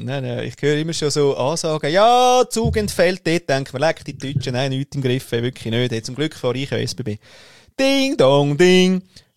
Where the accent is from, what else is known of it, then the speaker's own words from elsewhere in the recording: Austria; now in Switzerland; ja, von Österreich bin ich, aber ich lebe in der Schweiz.